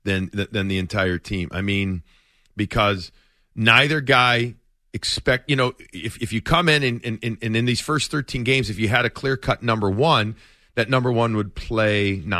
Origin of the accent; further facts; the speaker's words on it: Chicago, Illinois, United States; I grew up, like I've said this before, I grew up in Chicago and I would always go to see Wayne Gretzky.